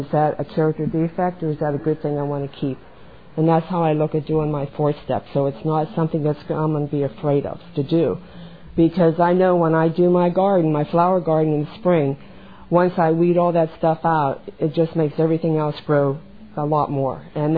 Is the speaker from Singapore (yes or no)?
no; Brookfield, Ohio, United States; I'm from Brookfield, Ohio.